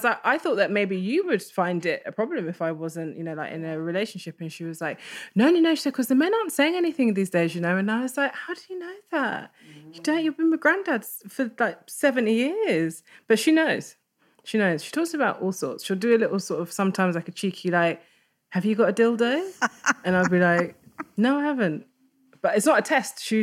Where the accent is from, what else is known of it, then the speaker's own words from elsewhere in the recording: Jamaica; It's funny, we're from Jamaica, but she didn't cook a lot of Jamaican food